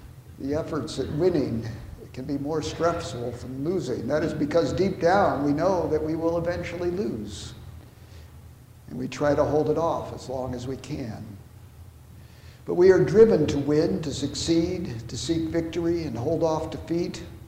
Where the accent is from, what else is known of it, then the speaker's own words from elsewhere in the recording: Chicago, Illinois, United States; After all, I'm from Chicago, where the Chicago Cubs baseball teams made losing into an art form.